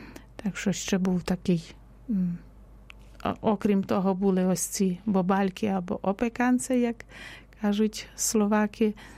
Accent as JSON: {"language": "Ukrainian", "region": "Zakarpattia Oblast", "country": "Ukraine", "tie": "born or raised there", "lives_now": "Kyiv, Ukraine", "said": "Наприклад, я родом із Закарпаття, і там також не є не кількість важлива."}